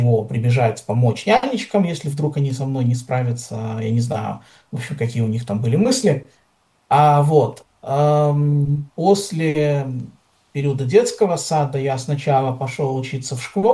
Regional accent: Gomel, Gomel Region, Belarus; Я родился, да, в Беларуси, родился в Гомеле. В Гомеле же ходил в детский садик, обычный

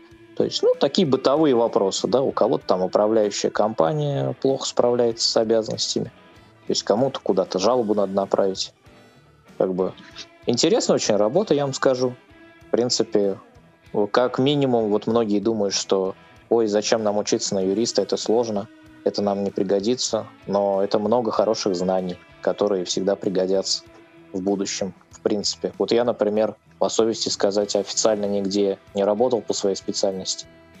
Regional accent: Tolyatti, Samara Oblast, Russia; сам я из Тольятти, учился в Самарском государственном университете.

